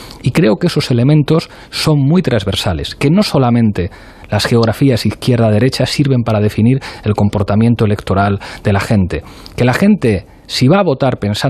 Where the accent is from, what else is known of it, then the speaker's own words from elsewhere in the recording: Madrid, Community of Madrid, Spain; yo soy de Madrid y los de Madrid a veces tenemos el defecto de decir al resto de españoles que tienen que ser como nosotros.